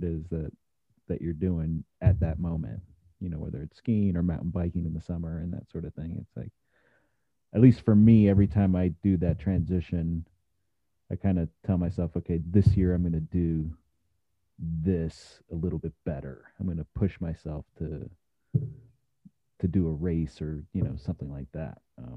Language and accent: English; Miami, Florida, United States; I grew up in Miami and I never watered skied.